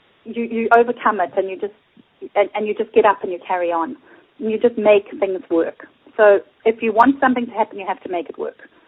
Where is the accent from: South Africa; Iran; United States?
South Africa; even though I came from South Africa.